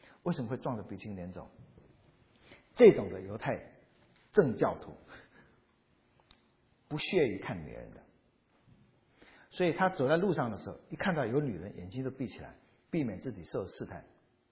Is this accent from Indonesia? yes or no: no; China